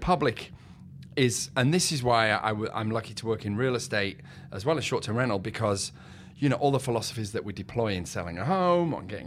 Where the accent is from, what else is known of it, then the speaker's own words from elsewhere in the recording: Leeds, Yorkshire and the Humber, United Kingdom; I had the chance to go back to my hometown, which is, for all you guys who may be listening in Old Blighty, it's Leeds, which is in Yorkshire, near Manchester. I haven't lived there in a long, long time